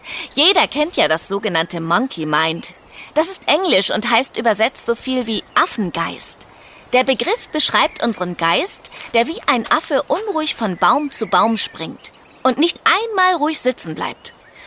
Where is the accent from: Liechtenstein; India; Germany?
India; ein sehr altes Übungssystem aus meiner Heimat Indien.